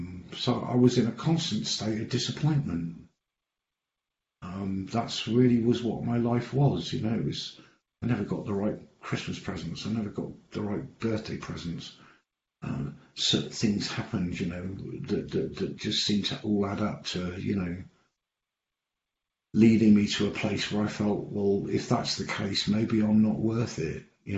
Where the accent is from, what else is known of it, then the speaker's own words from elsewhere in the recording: Birkenhead, North West England, United Kingdom; also born or lived in Liverpool; When I was born in Liverpool. I was brought up the first early days of my life in a place called Birkenhead, which is across the river, just across the Mersey.